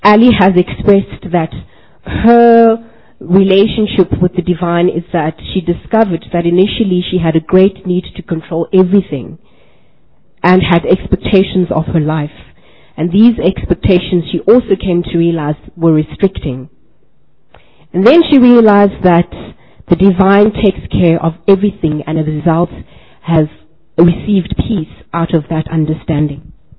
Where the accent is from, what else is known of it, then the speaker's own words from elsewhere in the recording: South Africa; I'm from South Africa.